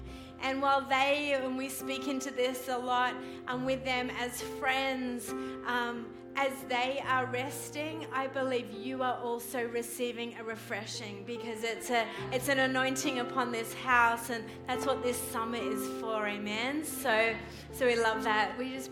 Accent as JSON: {"language": "English", "town": "Sydney", "region": "New South Wales", "country": "Australia", "tie": "born or raised there", "moved": "as an adult", "said": "And we are from Sydney, born and raised 30 years in Sydney, Australia."}